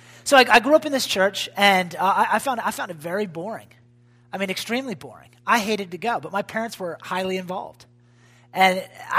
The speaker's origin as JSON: {"language": "English", "town": "Mechanicsburg", "region": "Pennsylvania", "country": "United States", "tie": "born or raised there", "said": "I'll just start about talking about where I came from. I'm from Mechanicsburg, Pennsylvania. Do you guys know where that's at? It's where Global Awakening is. It's in a valley."}